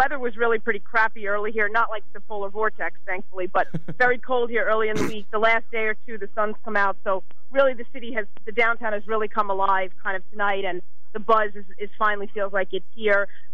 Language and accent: English; New Jersey, United States; I grew up in New Jersey, yes.